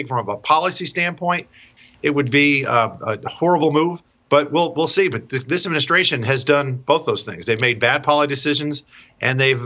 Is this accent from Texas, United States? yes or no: yes; Texas, United States; I'm an American. I'm a Texan.